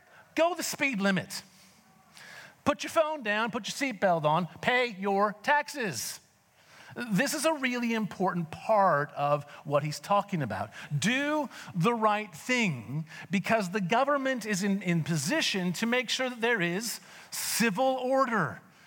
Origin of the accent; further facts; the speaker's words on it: Canada; now in Australia; I'm from Canada. I am more Canadian in Australia than I ever was in Canada.